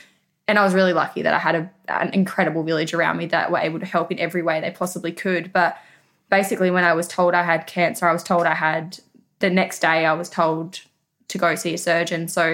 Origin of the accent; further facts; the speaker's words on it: South Australia, Australia; it wasn't until we moved to Adelaide with Jeremy's new job that I'm from South Australia